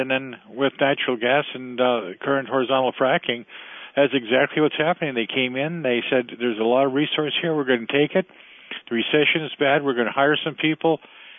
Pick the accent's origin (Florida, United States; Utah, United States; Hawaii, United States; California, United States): California, United States; now in Pennsylvania, United States; you know, I'm a Californian